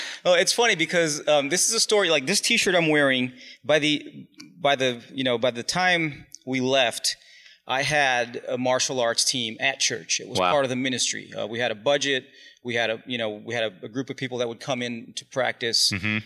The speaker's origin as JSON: {"language": "English", "country": "Brazil", "tie": "born or raised there", "said": "So, you know, growing up in Brazil, I was never into like sports."}